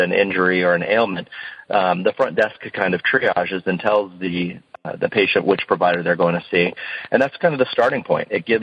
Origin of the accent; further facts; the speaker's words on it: Bradenton, Florida, United States; also born or lived in California; coming back to the town that I grew up in Bradenton. When I went to school, I was out in California